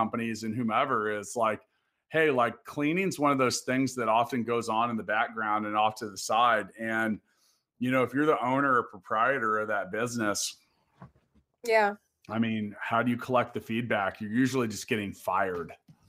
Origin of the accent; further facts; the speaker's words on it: Kansas, United States; We're also both from Kansas.